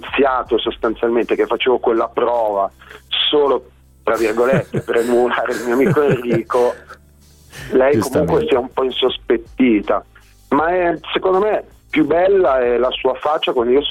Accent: Lombardy, Italy; born there; Sì, vabbè, a parte che ci sono nato, cioè certo, amo la mia terra.

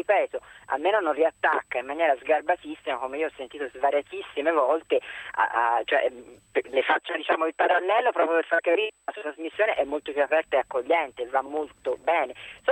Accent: Tuscany, Italy; mi scusi la schiettezza estrema da toscana

